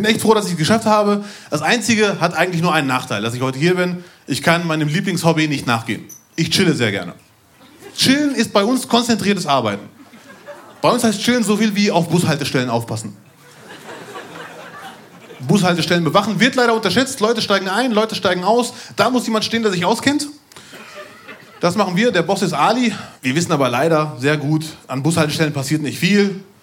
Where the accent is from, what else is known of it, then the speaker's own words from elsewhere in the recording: Bielefeld, North Rhine-Westphalia, Germany; also born or lived in Bochum; Ich komme aus Bielefeld, aber auch aus Bochum, aus einer Ecke.